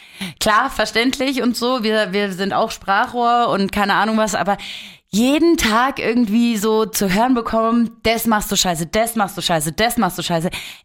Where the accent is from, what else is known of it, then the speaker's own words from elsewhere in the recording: Berlin, Germany; now in Munich, Germany; ich komme aus Berlin.